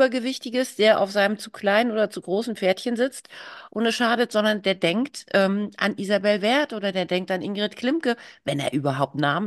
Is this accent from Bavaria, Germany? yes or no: no; Düsseldorf, North Rhine-Westphalia, Germany; Ich hatte als 12-Jährige zwei Pflegepferde. Ich komme ja aus Düsseldorf.